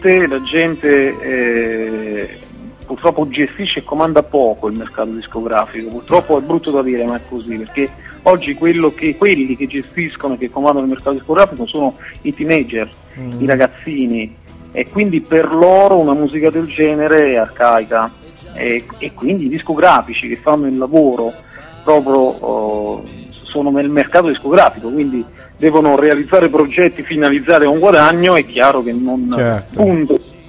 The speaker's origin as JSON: {"language": "Italian", "region": "Campania", "country": "Italy", "tie": "born or raised there", "said": "c'avevo un nonno che era, tra l'altro lui suonava nella … che era un gruppo folcloristico del mio paese, Sagnieto Monforte, in provincia di Benevento."}